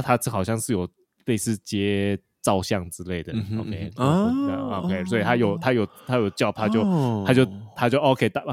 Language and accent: Chinese; United States; 我从美国来，以美国来讲